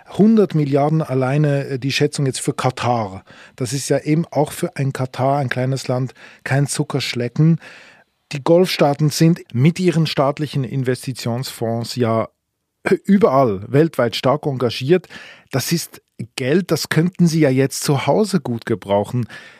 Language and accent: German; Switzerland; Auch bei uns in der Schweiz.